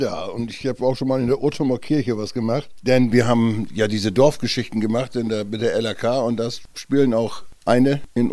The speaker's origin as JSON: {"language": "German", "town": "Holterfehn", "region": "Lower Saxony", "country": "Germany", "tie": "born or raised there", "said": "Ich kann mich auch noch an so einen Laden erinnern bei uns in Holterfehn. Da gab es auch einen entsprechenden Laden. Ich glaube, die hießen Dirks und das war so ungefähr 2 Kilometer von unserem Haus entfernt."}